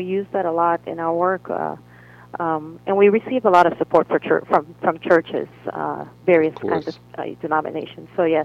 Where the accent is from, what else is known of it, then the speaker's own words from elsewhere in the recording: Cameroon; I speak French. I'm originally from Cameroon